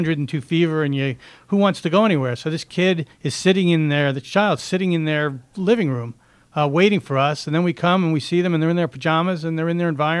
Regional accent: Brooklyn, New York, United States; I grew up in Brooklyn. If you want to be more specific about where I was, well, I grew up. I spent the first couple of years of my life in Brooklyn.

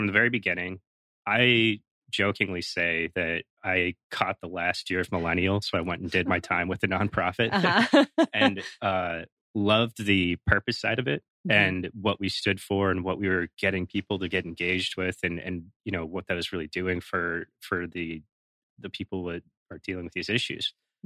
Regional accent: Phoenix, Arizona, United States; also born or lived in Philippines / Canada; I was born in Phoenix.

